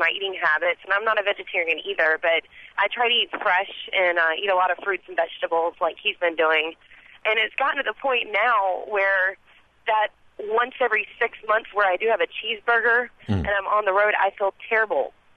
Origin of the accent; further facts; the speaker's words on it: Georgia, United States; I grew up in South Georgia, and fast food and then whole country food with gravy on everything.